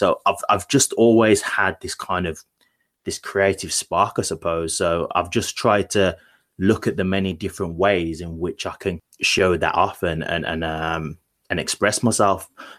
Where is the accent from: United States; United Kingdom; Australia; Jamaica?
United Kingdom; Birmingham, West Midlands; obviously, as you stated, I'm from Birmingham.